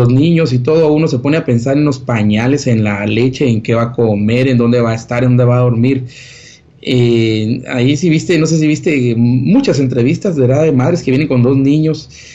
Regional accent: Guatemala; Somos nosotros los guatemaltecos.

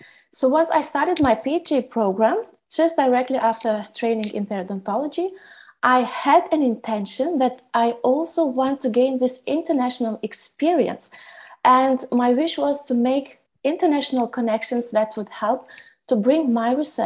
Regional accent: Lithuania; English is a second language; So originally I come from Lithuania

